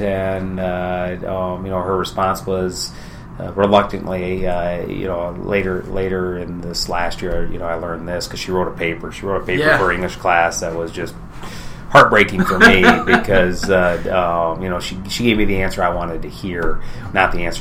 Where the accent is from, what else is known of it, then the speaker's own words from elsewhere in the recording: Camanche, Iowa, United States; Well, I'm originally from Comanche, Iowa.